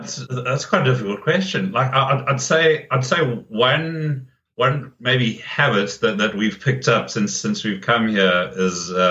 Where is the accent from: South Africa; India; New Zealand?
South Africa; when they discover that we're from South Africa, they'll say, oh, we've been there.